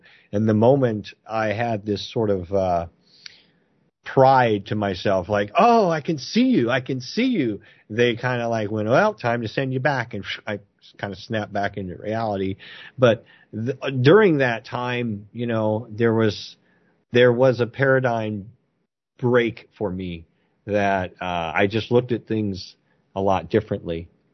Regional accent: California, United States; I grew up in the Bay Area in the, well, we'll say the late 80s and the early 90s

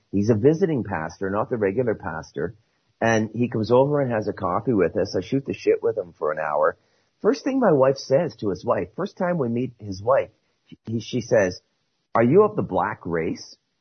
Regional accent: Scotland, United Kingdom; Like, I'm white. I'm Scottish.

